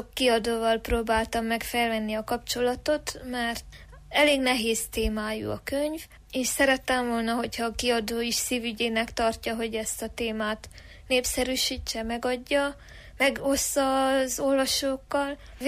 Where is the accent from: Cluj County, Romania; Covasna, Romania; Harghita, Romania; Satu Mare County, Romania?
Covasna, Romania; Székelyszáldobos; lesz még bemutatónk szülőfalumba Székelyszárdoboson